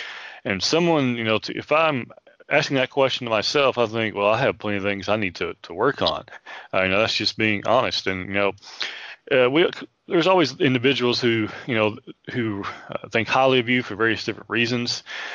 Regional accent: Arkansas, United States; You know, I'm an Arkansas Razorback fan because I grew up in Arkansas

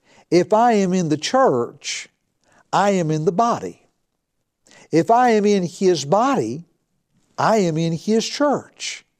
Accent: Tennessee, United States; When I was a boy, growing up in Middle Tennessee, I was near a river, creeks, and it wasn't uncommon to see a snake pay a visit.

